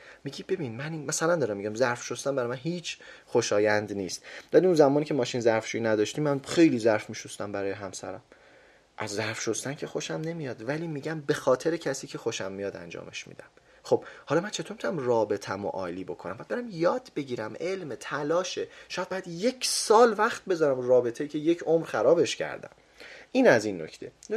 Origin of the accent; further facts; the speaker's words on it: Tehran, Tehran Province, Iran; توی محلی بزرگ شدیم، منطقه 11 تهران بود، سمت در حقیقت شوش و اینها بودش